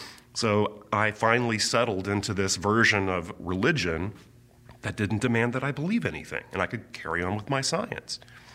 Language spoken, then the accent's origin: English; Fort Worth, Texas, United States; I grew up in Fort Worth, Texas. Southern Baptist family. We were strong in the church.